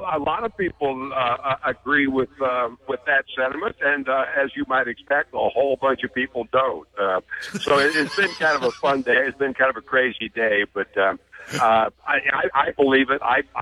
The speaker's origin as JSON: {"language": "English", "region": "Midwest", "country": "United States", "tie": "born or raised there", "lives_now": "Dallas, United States", "said": "I was a big fan of Nebraska football when I grew up in the Midwest, and I loved the Huskers. And then when I came to Dallas"}